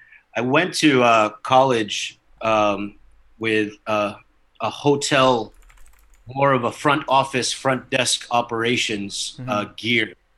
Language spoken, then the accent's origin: English; Boston, Massachusetts, United States; I was born here, but I grew up in Boston, Massachusetts.